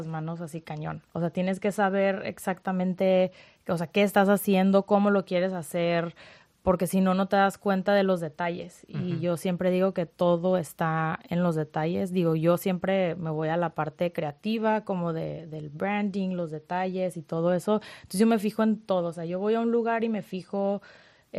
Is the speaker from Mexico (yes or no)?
yes; Tijuana, Baja California, Mexico; also born or lived in San Diego, United States; vivo aquí en Tijuana desde hace 2 años. Soy de Tijuana, San Diego. Siempre digo que soy de los dos porque estuve literalmente mitad de mi vida en Tijuana y la otra mitad en San Diego y otra vez de vuelta en Tijuana.